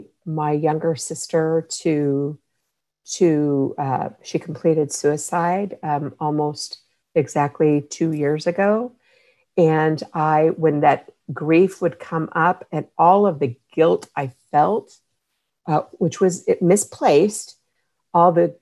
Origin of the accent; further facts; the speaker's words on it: United States; I'm Native American.